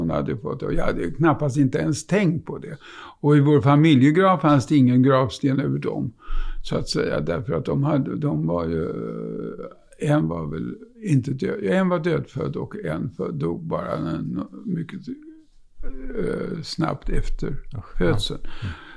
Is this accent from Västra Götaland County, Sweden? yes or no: no; Örebro County, Sweden; Mellan Örebro och